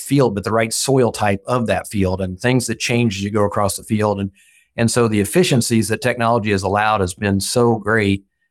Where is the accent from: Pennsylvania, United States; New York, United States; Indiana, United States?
Indiana, United States; partly because I'm from Boone County and we don't have hardly any dairies left in Boone County anymore.